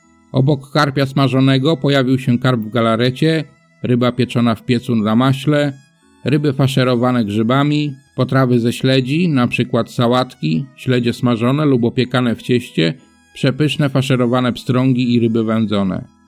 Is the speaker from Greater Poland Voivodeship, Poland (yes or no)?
no; Wrocław, Lower Silesian Voivodeship, Poland; mieszkańcy mojego rodzinnego miasta, czyli Wrocławia